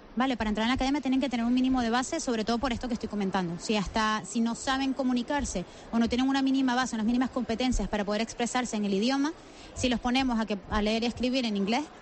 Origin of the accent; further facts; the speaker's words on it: Venezuela; also born or lived in Barcelona; now in Spain; yo no soy español, yo vengo de Venezuela, y hace 11 años me vine a vivir a España, vivía en Barcelona